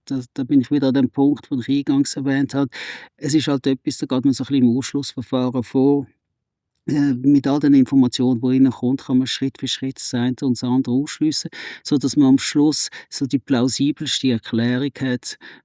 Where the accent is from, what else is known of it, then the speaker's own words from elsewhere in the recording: Switzerland; was bei uns in der Schweiz extrem selten geht.